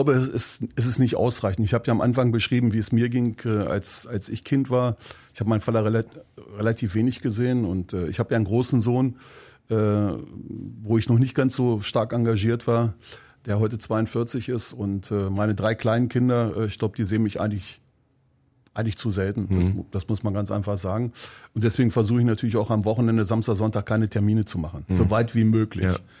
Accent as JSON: {"language": "German", "town": "Braunschweig", "region": "Lower Saxony", "country": "Germany", "tie": "born there", "said": "Ich bin gebürtiger Braunschweiger."}